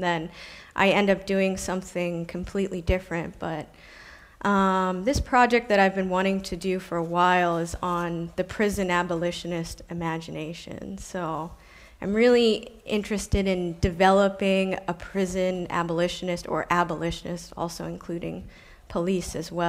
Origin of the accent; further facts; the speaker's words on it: United States; was topical because I'm from the United States. We are the largest per capita incarcerator in the world.